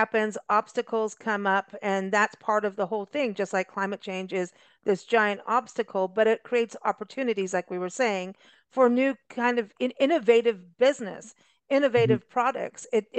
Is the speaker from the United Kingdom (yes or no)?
no; South Africa; I grew up in South Africa.